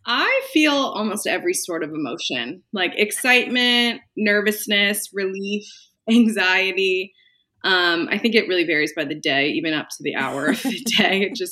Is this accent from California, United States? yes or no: yes; California, United States; also born or lived in New York City; So I originally am from California.